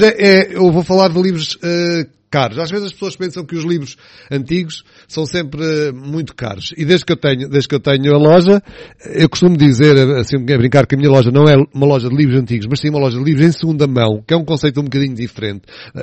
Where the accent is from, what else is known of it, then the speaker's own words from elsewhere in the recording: Aveiro, Portugal; Eu cresci em Aveiro, cresci um bocadinho mais para o norte, em Sarreja.